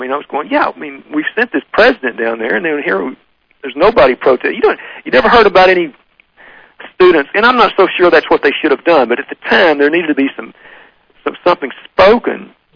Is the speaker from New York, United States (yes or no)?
no; Texas, United States; here I was being slandered literally because I was from Texas.